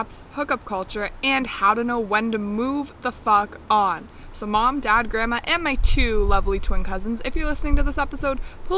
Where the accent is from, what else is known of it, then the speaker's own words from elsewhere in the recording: Etobicoke, Ontario, Canada; Like, I grew up in Etobicoke, and all the high schools knew each other.